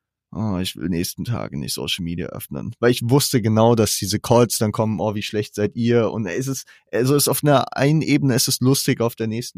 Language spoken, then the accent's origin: German; Frankfurt, Hesse, Germany; jetzt auch als Frankfurter